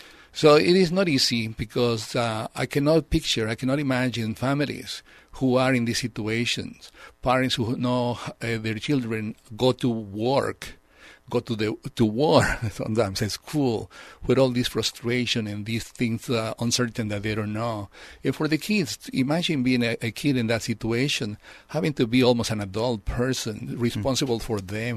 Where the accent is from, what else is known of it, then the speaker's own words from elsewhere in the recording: Mexico; now in United States; When I came here, they say I was Hispanic, and I didn't think so. I thought I was more Latino. I came from Mexico